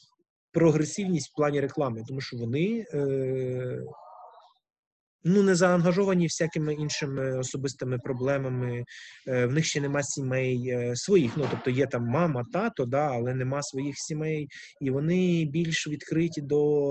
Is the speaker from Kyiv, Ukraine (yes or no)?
yes; Kyiv, Ukraine; я корінний киянин, да, то у мене, ну, на жаль, або так склалося, ну, всі розмовляли російською, всі в оточенні взагалі. Ну, тобто, в Подільському районі, до речі, там, де ваша Могилянка, теж закінчував школу